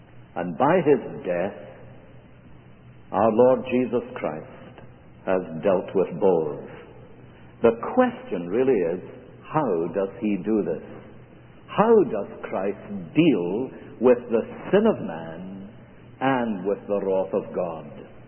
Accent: United Kingdom; we're both British, you see.

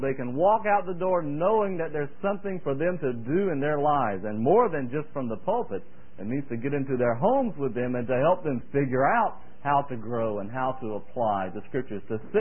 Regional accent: the South, United States; The grits, as good as they are, and as much as I like them, don't worry about me. I was raised in the South.

